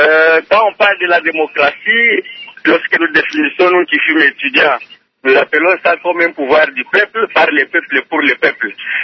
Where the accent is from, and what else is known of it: DR Congo